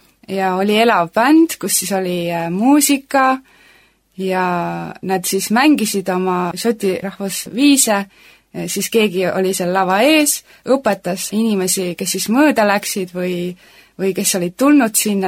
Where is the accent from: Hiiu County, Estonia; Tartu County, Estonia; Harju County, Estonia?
Hiiu County, Estonia; ma kasvasin üles Hiiumaal koos venna ja perega ja juba ma olen väiksest peale